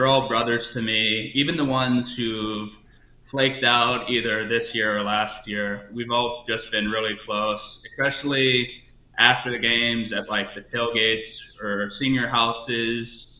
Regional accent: Chenoa, Illinois, United States; My hometown is Chenoa, Illinois. I went to Prairie Central High School.

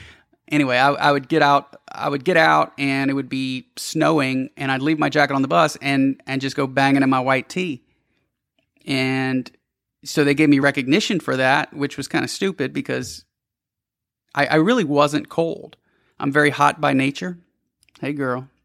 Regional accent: Louisiana, United States; born there; thought that I was born in Indiana, not Louisiana.

